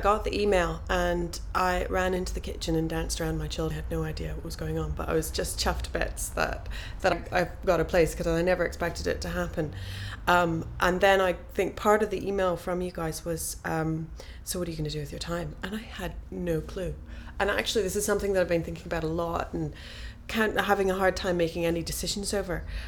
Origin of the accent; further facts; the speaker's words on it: Montreal, Quebec, Canada; Well, I'm Canadian. I'm from Montreal. I'm of a very small community of English-speaking Quebecers. My mum is of Scottish background.